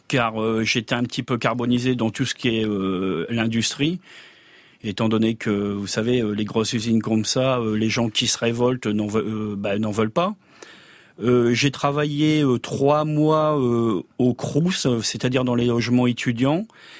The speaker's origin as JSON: {"language": "French", "town": "Hirson", "region": "Hauts-de-France", "country": "France", "tie": "born or raised there", "moved": "as an adult", "lives_now": "Oise, France", "said": "Je suis originaire d'Hirson dans l'Aisne et je suis venu dans l'Oise à cause du manque de travail dans l'Aisne"}